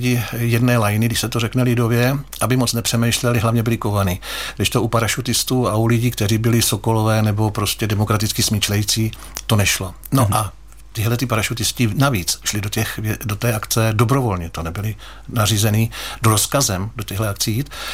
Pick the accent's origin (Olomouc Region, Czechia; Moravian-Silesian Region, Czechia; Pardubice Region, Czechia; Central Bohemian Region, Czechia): Pardubice Region, Czechia; Žamberk; No samozřejmě jsem ze Žamberka